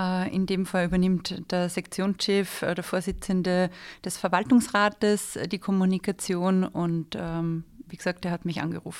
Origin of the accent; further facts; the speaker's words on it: Upper Austria, Austria; Ja, ich komme ursprünglich aus dem Mühlviertel, Oberösterreich, Linzer Gegend, habe dann nach der Matura in Linz Wirtschaftspädagogik auf Erwachsenenbildung spezialisiert, studiert.